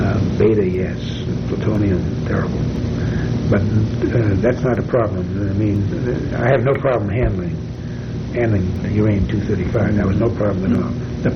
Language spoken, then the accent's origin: English; Maine, United States; I come from Maine, so I mean, I didn't understand.